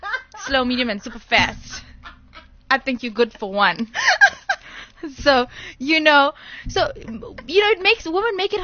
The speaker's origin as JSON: {"language": "English", "country": "India", "said": "and you know, I'm Indian, so they were a little bit conservative."}